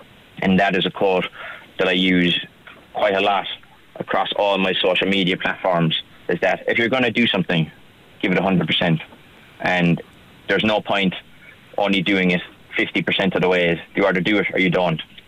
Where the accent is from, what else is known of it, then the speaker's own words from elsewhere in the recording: Munster, Ireland; accent: Kerry; And in my own words and in my own Kerry accent, I said, sure, look, I'll go for the crack and I'll see how it's like.